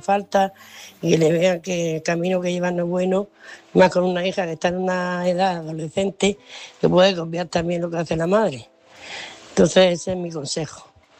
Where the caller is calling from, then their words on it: Murcia, Region of Murcia, Spain; de Murcia